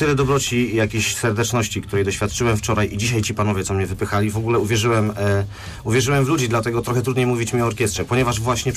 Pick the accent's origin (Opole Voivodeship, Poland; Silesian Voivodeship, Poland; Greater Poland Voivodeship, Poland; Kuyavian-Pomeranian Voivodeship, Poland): Greater Poland Voivodeship, Poland; Środa Wielkopolska; Pochodzę z małego miasteczka, ze Środy Wielkopolskiej i stąd jakby cały pomysł, tudzież miłość do prowincji jako takiej. Natomiast no, Środa zaczęła się rozrastać w metropolię piękną nieopodal Poznania